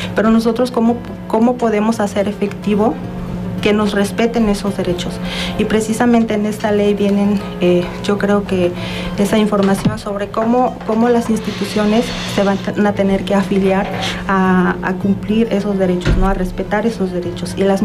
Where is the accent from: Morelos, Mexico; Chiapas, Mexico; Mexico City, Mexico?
Morelos, Mexico; Cuentepec; first language Nahuatl; Spanish is a second language; Yo vengo de la comunidad de Cuentepec, uh-huh, mi lengua materna es el náhuatl.